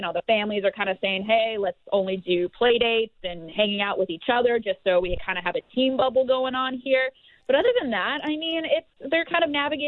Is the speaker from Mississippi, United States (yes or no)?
no; Anaheim, California, United States; I mean, I'm hearing my hometown Ducks are even in the mix